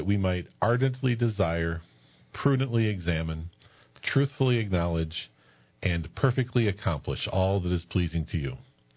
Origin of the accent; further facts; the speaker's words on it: Paw Paw, Michigan, United States; I was raised in Paw, Michigan, little town just to the west of Kalamazoo.